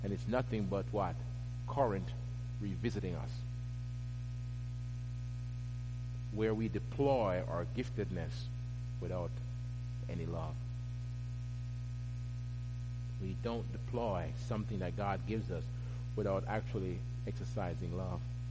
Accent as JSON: {"language": "English", "country": "Jamaica", "tie": "born or raised there", "said": "I remember as a young man when I was growing up in Jamaica"}